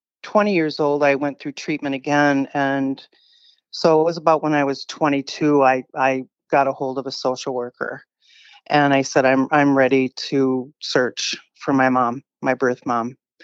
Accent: Edina, Minnesota, United States; also born or lived in St. Paul; I was born in St. Paul, Minnesota, and I was adopted at 9 months old by a Swedish couple and in Edina, Minnesota, which is outside of Minneapolis

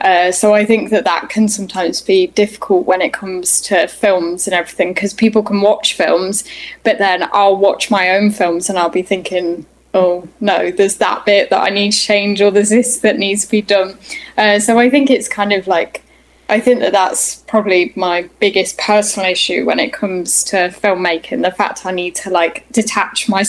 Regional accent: Scotland, United Kingdom; born there; I was born in Scotland

